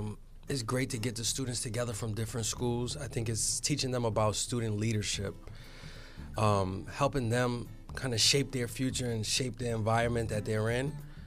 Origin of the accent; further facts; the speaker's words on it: Boston, Massachusetts, United States; Originally I'm from Boston, Massachusetts, Roxbury to be exact.